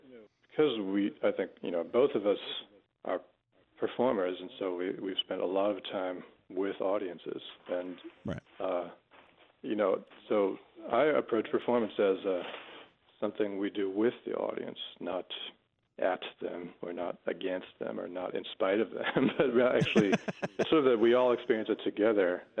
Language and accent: English; Rochester, New York, United States; also born or lived in Albany; now in New York City, United States; I was born there. I spent, two complete years living in Albany, and I grew up actually in Rochester, New York.